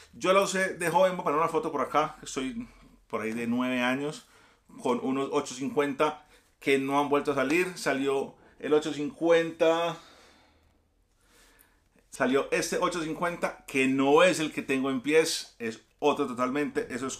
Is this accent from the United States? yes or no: yes; United States; yo me crié en Estados Unidos, entonces tengo como una perspectiva un poco distinta